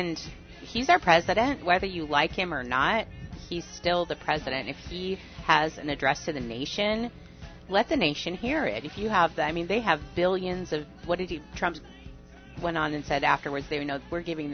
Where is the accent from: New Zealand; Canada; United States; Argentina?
Canada; born there; I was born in Canada by American citizens.